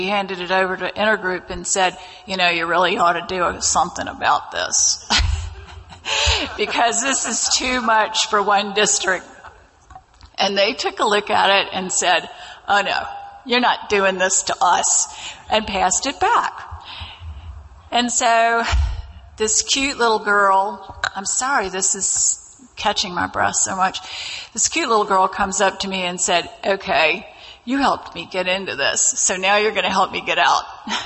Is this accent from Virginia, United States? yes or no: yes; Virginia, United States; this man behind me goes, where are you from? And I said, Virginia.